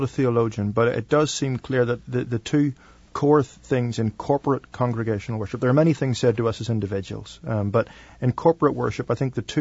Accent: Ireland; going to university in England. I was from Ireland.

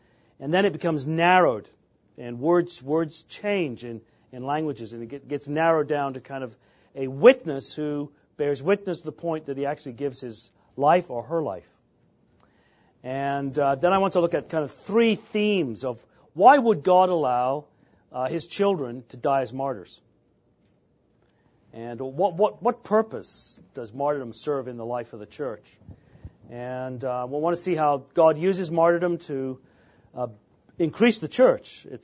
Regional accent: England, United Kingdom; when I was growing up in England

